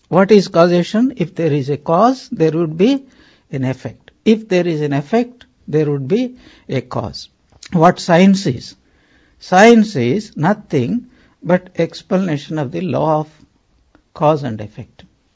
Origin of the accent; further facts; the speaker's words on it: South India, India; I am from South India.